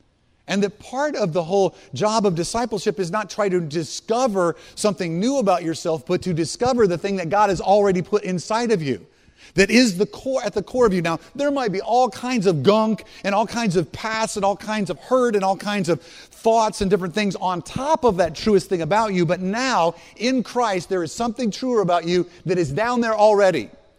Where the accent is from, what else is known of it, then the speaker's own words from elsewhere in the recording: United States; And even though I'm an American and I speak English, I was really out of my element and out of my core identity.